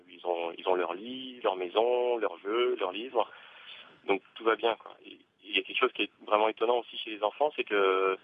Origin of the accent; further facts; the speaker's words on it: France; parce qu'on a la chance, tous, en tant que Français particulièrement, d'avoir un passeport